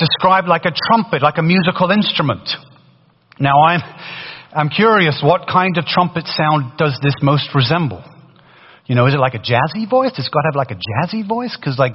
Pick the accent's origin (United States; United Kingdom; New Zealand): United Kingdom; England; accent: British; moved away; When I first moved from England, my British accent was stronger. And now no one knows where I'm from now.